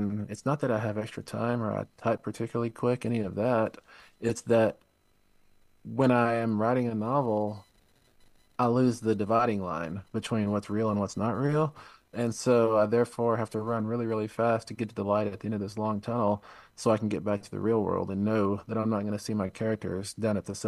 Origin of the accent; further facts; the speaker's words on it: La Mesa, Texas, United States; And I did a lot of growing up in La Mesa. I grew up 45, 50 miles from there, so I was always in West Texas.